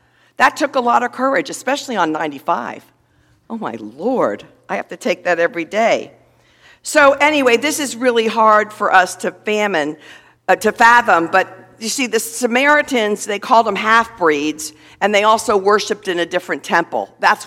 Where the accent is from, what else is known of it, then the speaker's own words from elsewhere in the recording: Miami Shores, Florida, United States; And I said, hey, be careful. That's where I'm from. I'm from Miami Shores.